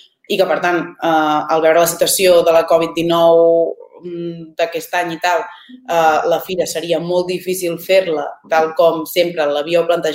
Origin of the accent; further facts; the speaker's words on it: Riudecanyes, Catalonia, Spain; jo soc de Riudecanyes i cada estiu, quan era petita, venia a la fira de Creudoms